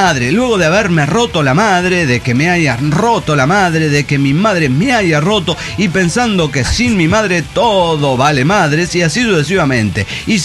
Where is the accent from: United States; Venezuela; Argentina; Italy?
United States; Texas; en realidad soy de cerca de Dallas, Texas.